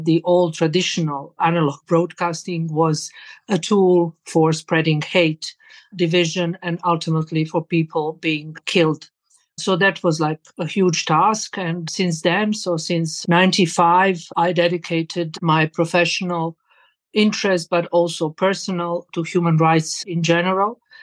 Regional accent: Sarajevo, Federation of Bosnia and Herzegovina, Bosnia & Herzegovina; So I was born in Sarajevo in Bosnia and Herzegovina, where I grew up

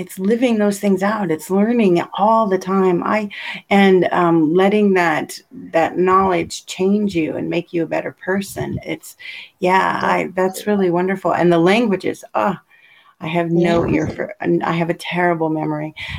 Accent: United States; This is going to sound so dorky as an American.

